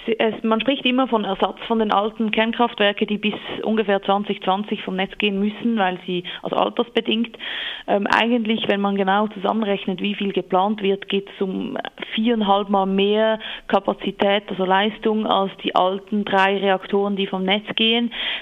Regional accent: Switzerland; welcher Preis wollen wir als Schweizer da mitzahlen

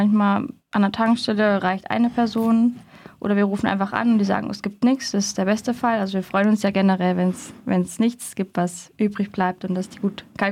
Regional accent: Thuringia, Germany; Ich komme aus Thüringen.

